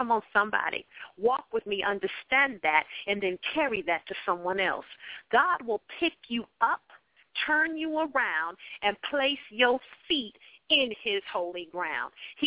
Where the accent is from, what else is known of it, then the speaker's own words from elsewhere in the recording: Akron, Ohio, United States; Once again … born and raised in Akron, Ohio.